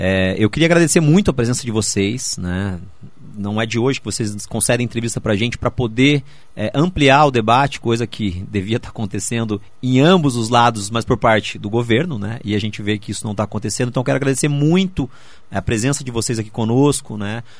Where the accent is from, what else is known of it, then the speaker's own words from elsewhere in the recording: Paraná, Brazil; Nós que somos aqui do Paraná, que construímos tudo isso com muita luta, né, e para o povo paranaense.